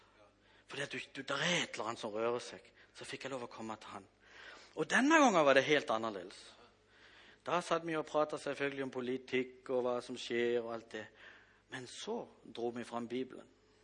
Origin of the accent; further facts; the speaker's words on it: Kvinesdal, Agder, Norway; Jeg kommer fra Kvinnesdal, jeg er sønn av Kari.